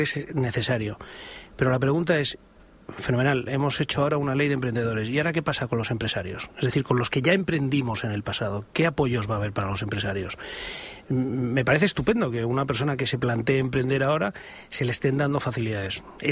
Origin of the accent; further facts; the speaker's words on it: Spain; hemos sido incapaces de financiarlos en Estados Unidos porque somos españoles.